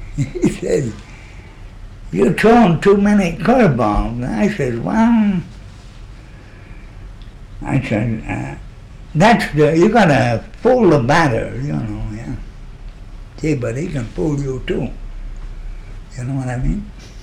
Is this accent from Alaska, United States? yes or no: yes; Alaska, United States; also born or lived in Spokane, Washington; Well, mostly here in Alaska, yeah.